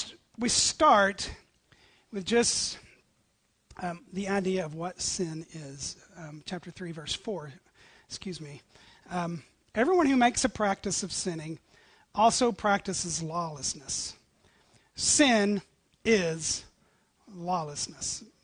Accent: Tennessee, United States; I come from East Tennessee

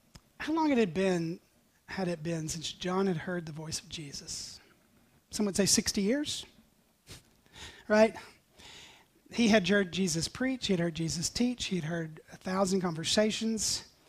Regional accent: Tennessee, United States; Now, I'm from East Tennessee, and I remember being a brand new believer, and I worked with some Pentecostals

